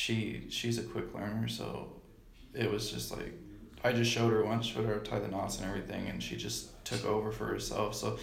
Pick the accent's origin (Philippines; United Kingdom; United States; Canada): United States; Idaho; I was born and raised in Idaho. We grew up in like a poor family, so we spent a lot of time out fishing and hunting